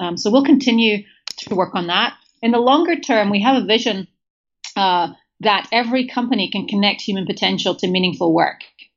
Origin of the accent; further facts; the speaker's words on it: Scotland, United Kingdom; So, first of all, I'm Scottish. I identify with British. I rankle slightly when people call me English